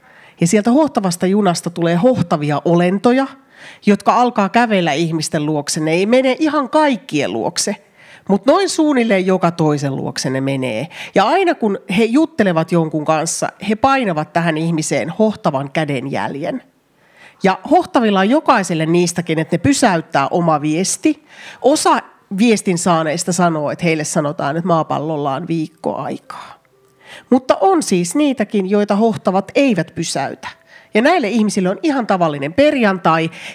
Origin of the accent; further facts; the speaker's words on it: Jyväskylä, Central Finland, Finland; kun olimme Jyväskylässä mun lapsuuden kotikaupungissani, jossa mä asuin armeijan taloissa nimeltä Kruunuasunnot, siellä asui vaan sellaisia, jossa isi tai äiti oli töissä puolustusvoimissa